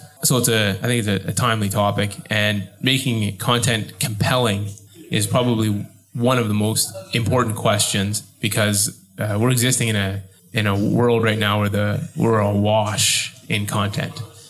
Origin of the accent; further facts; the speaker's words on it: Canada; now in Hong Kong; So I'm originally from Canada, living here in Hong Kong for about 6 years